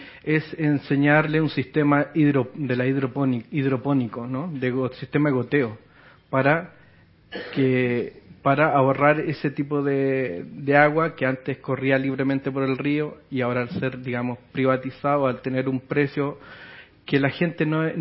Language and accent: Spanish; Santiago, Santiago Metropolitan, Chile; Yo vengo de la comuna de San Joaquín, en Santiago, Chile, digamos, un poco la periferia.